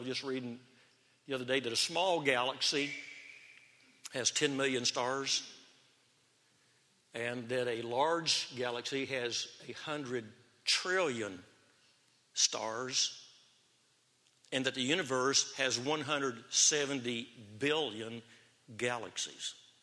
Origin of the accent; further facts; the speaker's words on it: Waco, Texas, United States; born there; I was born in Waco, Texas, and we had ant beds